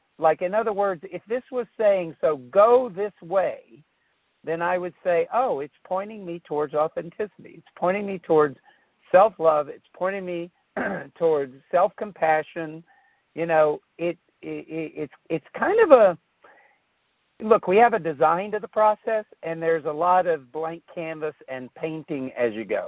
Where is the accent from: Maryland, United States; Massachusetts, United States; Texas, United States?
Texas, United States; You know, blue collar, hey, I grew up in Texas, Friday Night Lights, tough.